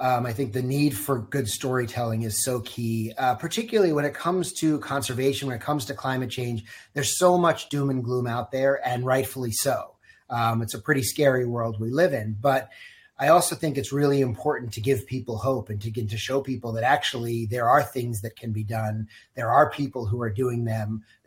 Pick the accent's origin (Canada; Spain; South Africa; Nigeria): South Africa; now in United States; I'm originally from South Africa and have been lucky enough to spend a good amount of time out in the wild in various game parks in Africa and also just out in the wilderness here in the U.S.